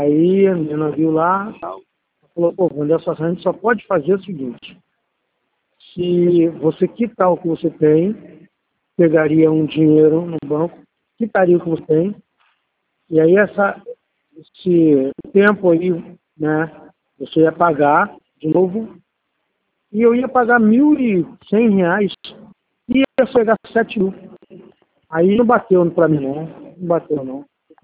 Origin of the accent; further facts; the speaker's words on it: Rio de Janeiro, Brazil; Ah, fica difícil, porque eu sou do Rio de Janeiro, então.